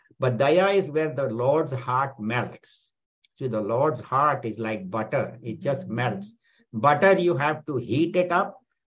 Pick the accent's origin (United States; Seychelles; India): India; Mumbai, Maharashtra; I remember growing up in Bombay